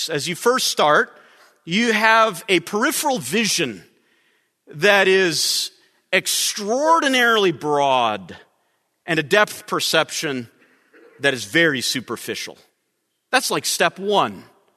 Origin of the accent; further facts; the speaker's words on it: Canada; born there; including the President of the United States, because I was born in Canada.